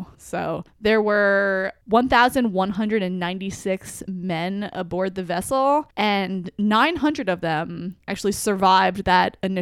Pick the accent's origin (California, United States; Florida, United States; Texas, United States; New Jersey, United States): New Jersey, United States; So I grew up in New Jersey, actually right near the coast